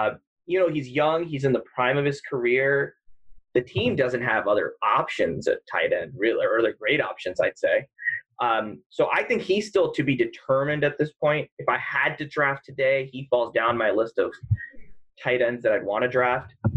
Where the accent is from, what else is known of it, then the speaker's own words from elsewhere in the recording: New York, United States; born there; My dad, so I was born in New York. My dad's a Giants fan.